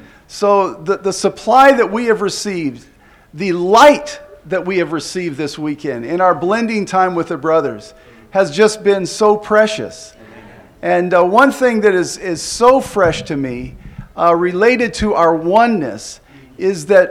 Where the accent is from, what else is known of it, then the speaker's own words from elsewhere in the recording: Atlanta, Georgia, United States; We're from Atlanta, Georgia.